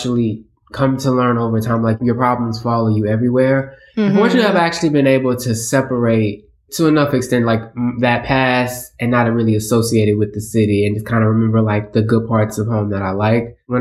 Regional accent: Houston, Texas, United States; I mean, I'm from Houston, so it's a gigantic place, but there, to me, aspects of small town.

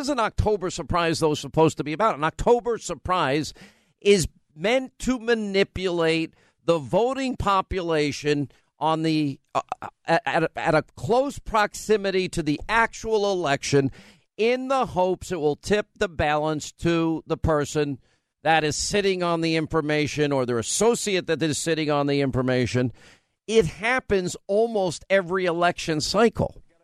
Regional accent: New York, United States; Now, I was a kid growing up from New York. My accent was a shock to the people in Alabama

